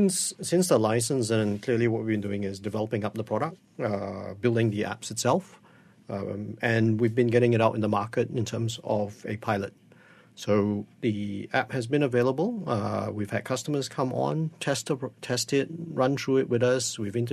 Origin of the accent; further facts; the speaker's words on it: Malaysia; Yes, I am Malaysian. But it so happens I was living in Singapore at that time